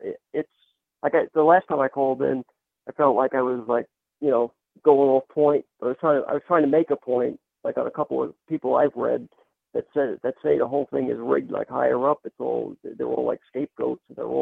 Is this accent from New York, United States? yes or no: yes; New York, United States; I grew up in New York. I'm just saying, I grew up on Long Island.